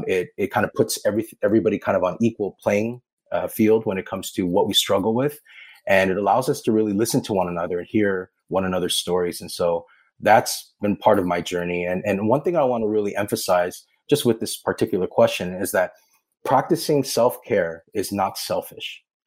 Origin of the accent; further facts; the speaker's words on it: United States; growing up in an immigrant family, the challenges that come with that growing up in America.